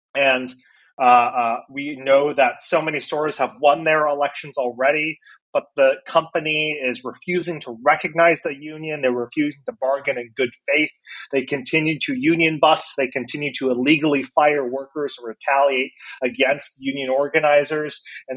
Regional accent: Iowa, United States; I myself flew back to my hometown in Iowa to connect with John Deere workers who are on strike

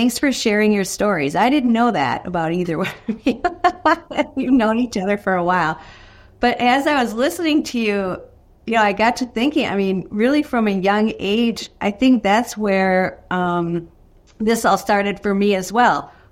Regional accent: South St. Paul, Minnesota, United States; I did not realize growing up in South St. Paul, Minnesota

